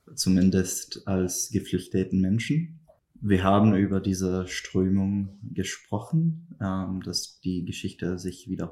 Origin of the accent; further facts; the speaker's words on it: Syria; German is a second language; now in Germany; das erste Mal wurde ich als Syrer in Syrien gezwungen, depolitisiert zu werden